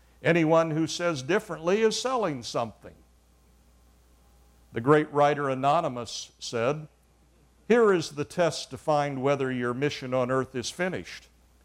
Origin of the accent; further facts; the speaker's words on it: Indiana, United States; also born or lived in Ohio; How many of you are from Indiana? That's my home state.